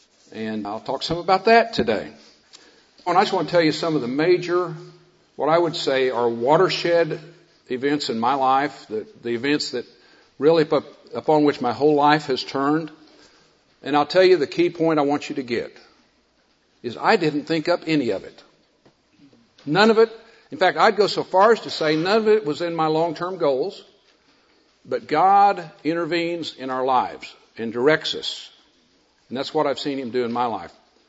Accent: Oklahoma City, Oklahoma, United States; I'm a businessman from Oklahoma City.

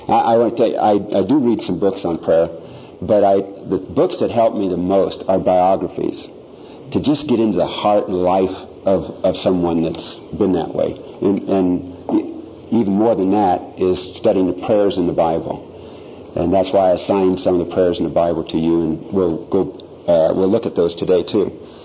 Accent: Iowa, United States; Well, I grew up in Iowa. Hey, how about that? We got some other Iowans here.

